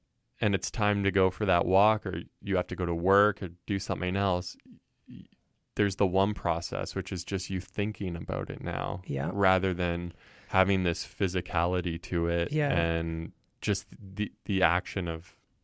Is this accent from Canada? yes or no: yes; Aurora, Ontario, Canada; And the song is called … which is actually the name of my hometown.